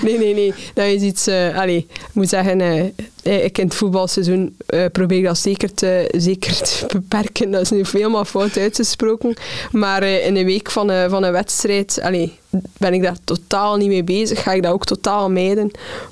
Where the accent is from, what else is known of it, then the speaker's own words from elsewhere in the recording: Ghent, East Flanders, Belgium; Bij mij op het moment woonde ik nog bij mijn ouders. Ik ben geboren en getogen in Gent, maar mijn ouders zij gaan wonen in Oudenaarde